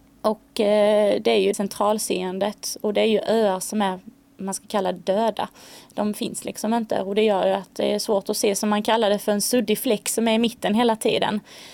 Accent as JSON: {"language": "Swedish", "town": "Osby", "region": "Skåne", "country": "Sweden", "tie": "born or raised there", "said": "Jo, jag är från Osby från början. Så att här känner jag ju till allting och sådär. Gått i skola här och sprungit i skogar"}